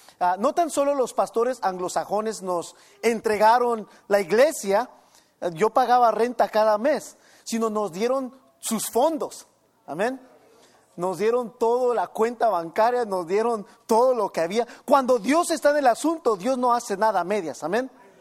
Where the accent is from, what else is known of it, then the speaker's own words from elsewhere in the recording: Cathedral City, California, United States; Crecí en esta ciudad tan linda, Cathedral City siempre tiene un lugar muy especial en mi corazón. Amo esta ciudad como no tiene idea. Crecí en en Dream Homes, ahí pasé mi niñez, mi juventud. Asistí aquí en las escuelas en la área.